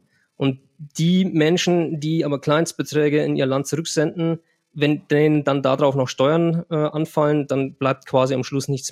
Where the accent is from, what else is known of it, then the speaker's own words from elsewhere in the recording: Germany; wenn ich als Deutscher von hier nach El Salvador was schicken möchte, zahle ich 1,90 Euro.